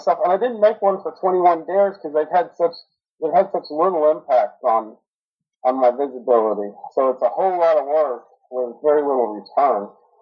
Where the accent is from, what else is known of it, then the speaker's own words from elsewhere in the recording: Texas, United States; I grew up in Texas, and I've lived in Florida since 2000, so I'm familiar with those two areas.